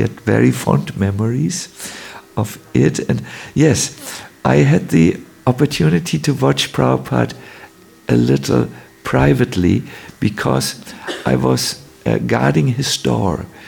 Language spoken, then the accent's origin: English; North Germany, Germany; I'm I'm from North Germany. We are tired people because it's always so cold.